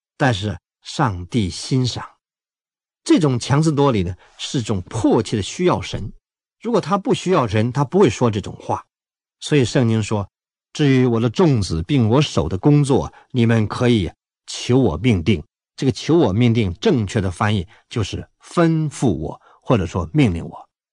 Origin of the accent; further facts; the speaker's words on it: China; 我们中国人比较客气了